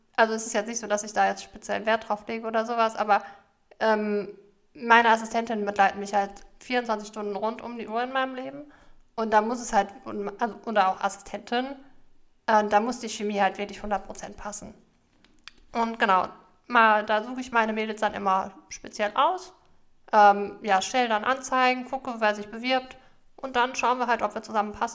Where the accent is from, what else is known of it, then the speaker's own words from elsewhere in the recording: Petershagen, North Rhine-Westphalia, Germany; also born or lived in Bochum; komme gebürtig aus Petershagen, also bin ja auch Ur-Ostwestfale, sage ich mal, und habe bis 2013 auch in Petershagen gewohnt